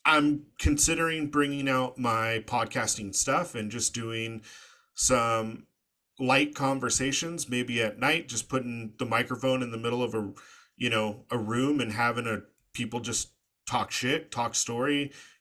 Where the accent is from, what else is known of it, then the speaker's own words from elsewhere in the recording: California, United States; I'm very clear that I'm from Southern California